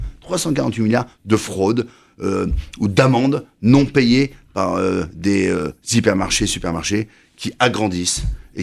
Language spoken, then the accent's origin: French; Bergerac, Nouvelle-Aquitaine, France; Moi, je suis de Bergerac, mais à côté de Bergerac.